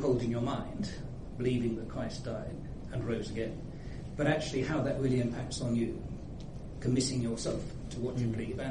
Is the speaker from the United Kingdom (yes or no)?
yes; London, United Kingdom; Well, I grew up in sort of outer suburbs of London. Croydon, Purley, Wallingham, that sort of area.